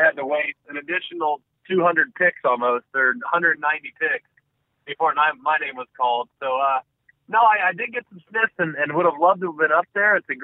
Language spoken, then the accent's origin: English; Southlake, Texas, United States; and I grew up in South Lake, Texas, and Zim actually lived in South Lake, Texas